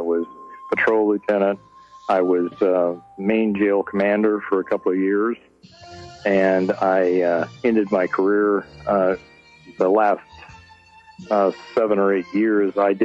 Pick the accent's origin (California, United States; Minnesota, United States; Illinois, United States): California, United States; I was born and raised in Santa Cruz County. And I grew up in the Live Oak area and actually started working in the fields for the neighbor, because in those days it was a lot of agricultural land and chickens and so on.